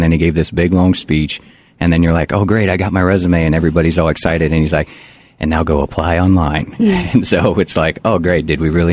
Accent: Midwest, United States; Like I said, I'm from the Midwest. So for me, they were having to vet me on cow farms.

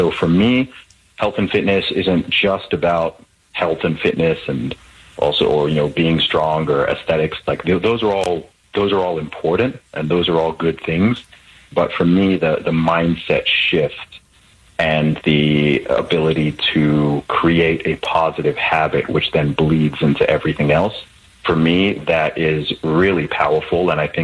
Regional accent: Saudi Arabia; also born or lived in England; I was born in England, grew up in Saudi Arabia, went to an American school, essentially up until fifth grade, was surrounded by a lot of Americans and Canadians, and then have a family background from Nigeria, and was going back to Nigeria every 2 or 3 years during my childhood.

